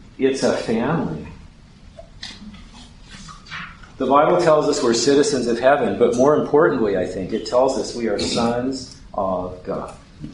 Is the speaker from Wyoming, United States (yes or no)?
yes; Wyoming, United States; And immediately, that's a big deal, because that's where I was born. I am Wyoming native. That's my home.